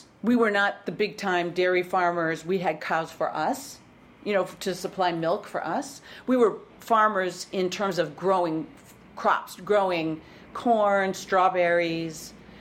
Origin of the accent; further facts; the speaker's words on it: Wisconsin, United States; accent: Midwestern; I'm from Wisconsin.